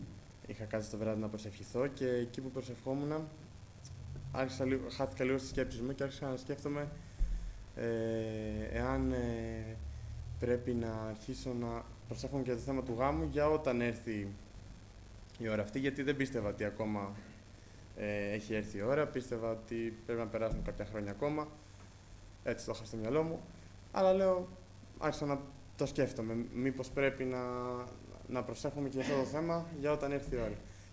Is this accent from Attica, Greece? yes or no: yes; Artemida, Attica, Greece; also born or lived in Athens; Έχω γεννηθεί στην Αθήνα. Ευχαριστώ τον Κύριο γιατί γεννήθηκα από πιστούς γονείς. Από μικρό παιδί μεγάλωσα στην Εκκλησία, εκεί στην Αρτέμιδα.